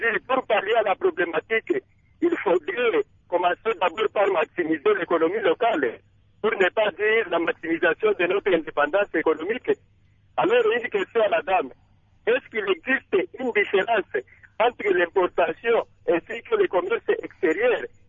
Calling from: Lubumbashi, Haut-Katanga, DR Congo; venir revendre ici chez nous au Congo.

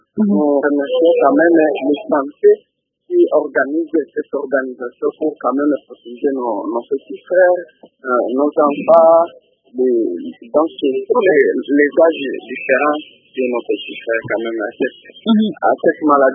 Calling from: Kalima, Maniema, DR Congo; Ici, chez nous, à Kalima, on ne constate pas le cas

